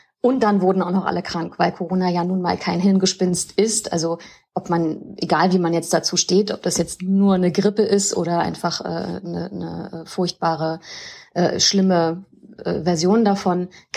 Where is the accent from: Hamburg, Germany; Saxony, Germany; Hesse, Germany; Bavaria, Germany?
Hamburg, Germany; now in Berlin, Germany; ich bin ja Hamburgerin, lebe aber in Berlin